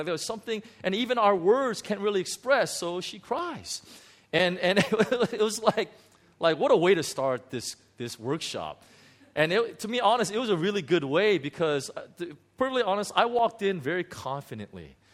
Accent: Hong Kong; well, I'm a pastor from Hong Kong

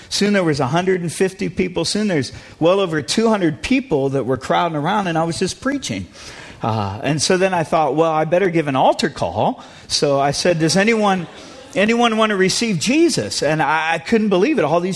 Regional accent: DR Congo; now in United States; As Pastor said, I grew up in the Congo. My parents were missionaries.

